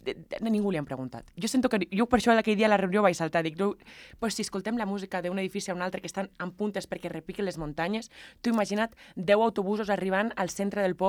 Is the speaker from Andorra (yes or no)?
yes; Pas de la Casa, Encamp, Andorra; No ens podem enterrar els passencs.